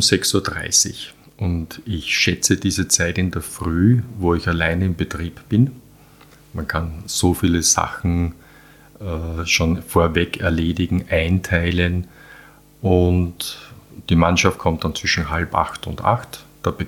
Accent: Vienna, Austria; Also ich bin geboren in Wien, ich bin in die Schule und bin immer in Wien groß geworden, aber Wochenende und Ferien war immer Landwirtschaft.

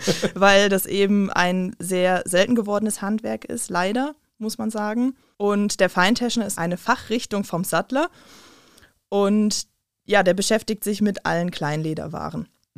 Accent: Langenfeld, North Rhine-Westphalia, Germany; Ja, gebürtig komme ich aus Langenfeld. Das ist in Nordrhein-Westfalen genau auf der Hälfte von Köln und Düsseldorf gelegen. Und ich bin damals eben für die Ausbildung umgezogen.

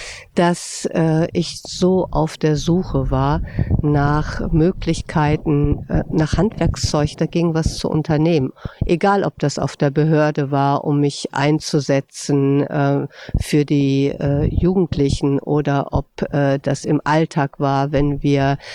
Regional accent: Bavaria, Germany; also born or lived in North Rhine-Westphalia; da war ich 6 Jahre alt, sind wir damals von Nordrhein-Westfalen nach Bayern umgezogen, auch in ein kleines Dorf. Und über die sogenannte Weißwurstgrenze, das war 1969.

